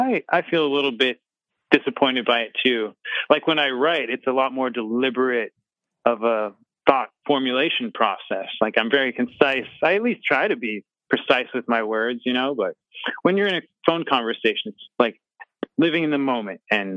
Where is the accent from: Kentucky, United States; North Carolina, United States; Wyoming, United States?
Wyoming, United States; now in Los Angeles, United States; I'm actually not from the West Coast. I was born in the Mountain Time Zone. I was born in Wyoming, and I grew up there, and now I live in Los Angeles.